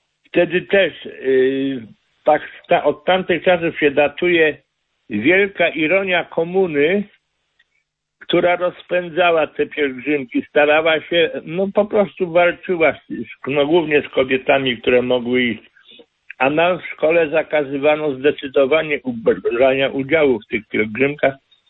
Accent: Kuyavian-Pomeranian Voivodeship, Poland; born there; Ja urodziłem się w Wispicy Kujawskiej 70 lat temu.

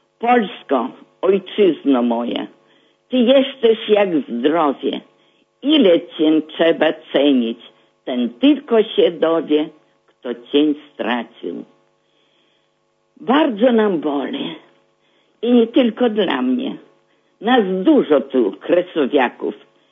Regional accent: Indura, Grodno Region, Belarus; z Indury koło Grodna. Urodzona w 1934 roku.

